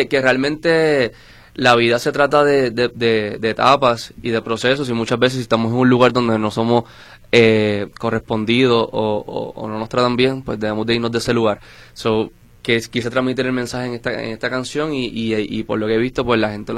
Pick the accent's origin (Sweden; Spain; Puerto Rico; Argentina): Puerto Rico; soy de Puerto Rico y en Puerto Rico siempre hay mucha fusión de música.